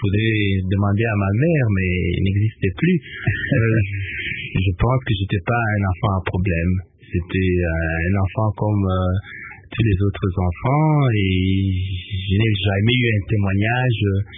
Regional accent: Kananga, Kasaï-Central, DR Congo; also born or lived in Lusambo / Kinshasa; On a dû partir à Lusambo où je suis né avant de revenir à Kananga et venir à Kinshasa.

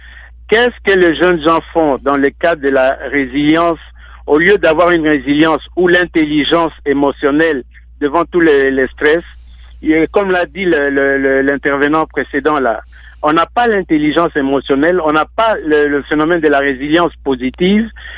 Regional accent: DR Congo

